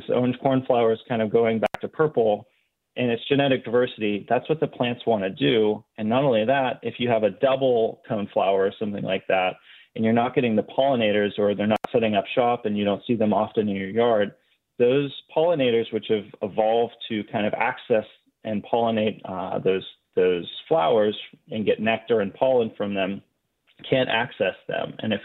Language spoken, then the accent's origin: English; Erie, Pennsylvania, United States; I grew up in Erie, Pennsylvania.